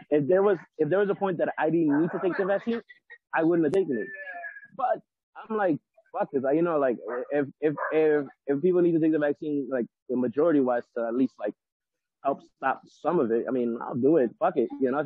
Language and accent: English; Bronx, New York, United States; Yes. I'm originally from the Bronx.